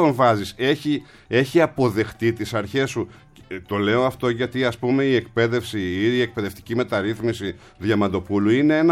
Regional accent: Kaisariani, Attica, Greece; Είμαι από την Κεσαριανή, είμαι Κουκουέ.

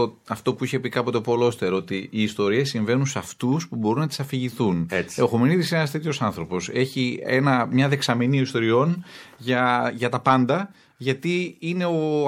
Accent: Thessaloniki, Central Macedonia, Greece; Λοιπόν, εγώ μεγάλωσα στη Θεσσαλονίκη.

